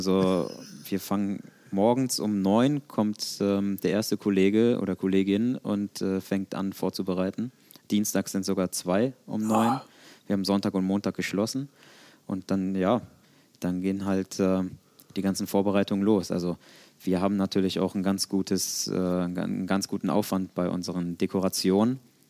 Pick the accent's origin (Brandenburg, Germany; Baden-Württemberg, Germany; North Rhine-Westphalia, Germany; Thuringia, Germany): North Rhine-Westphalia, Germany; Cologne; ich bin Kölner